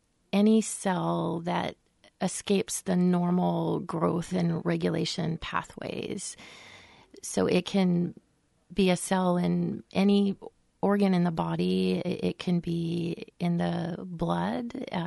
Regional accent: Anchorage, Alaska, United States; I grew up in Anchorage, Alaska.

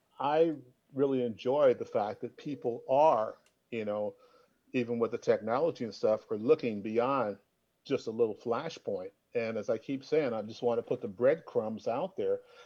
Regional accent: Portland, Oregon, United States; I grew up in Portland, and there is, you know, little aspects, you know, as far as historically that are part of my historical DNA.

